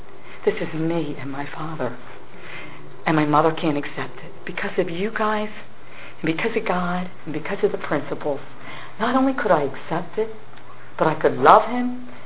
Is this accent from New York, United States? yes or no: no; Delaware, United States; I'm like, I'm from Delaware. But I was in Colorado, but I'm from Delaware.